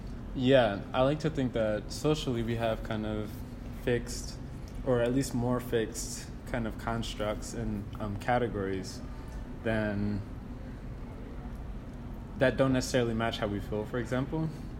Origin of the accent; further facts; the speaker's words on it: Camden, New Jersey, United States; also born or lived in Philadelphia; I'm from Camden, New Jersey. So I've had a long experience with like poverty and like all this other stuff, and homophobia and so on.